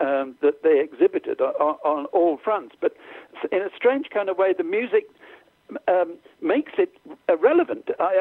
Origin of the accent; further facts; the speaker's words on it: England, United Kingdom; Of course, we're English, and we think, well, Churchill won the war.